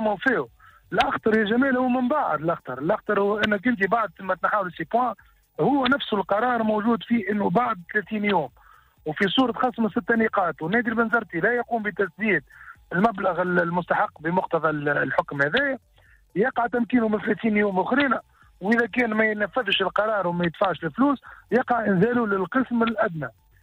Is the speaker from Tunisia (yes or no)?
yes; Tunisia; هذا المشكلة عندنا في تونس، حتى حد ما يتعامل مع عقود اللاعبين ومع الديون والشكاوى بمسؤوليه